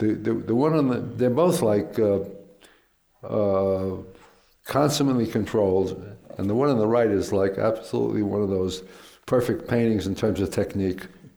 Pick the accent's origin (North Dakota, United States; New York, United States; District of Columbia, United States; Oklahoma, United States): New York, United States; Queens; The block I grew up in Queens, there were three artists, you know?